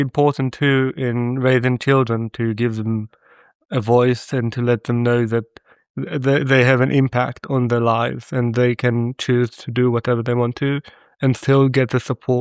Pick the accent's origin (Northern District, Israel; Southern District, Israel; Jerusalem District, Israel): Northern District, Israel; Nof HaGalil; So I just omit it and say that I'm from Nof HaGalil, and that's it.